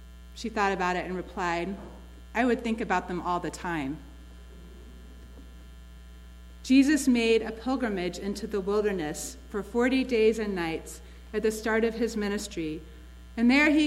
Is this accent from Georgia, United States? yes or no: yes; Atlanta, Georgia, United States; I am from the South, so we know how to shop for survival. Growing up in Atlanta